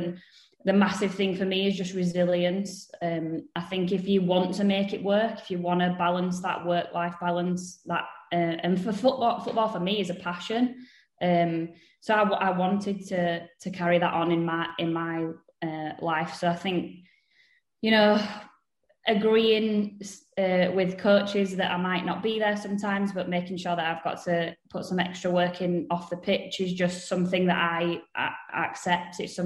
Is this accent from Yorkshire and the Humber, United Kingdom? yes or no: yes; Leeds, Yorkshire and the Humber, United Kingdom; I'm from Leeds, born and bred.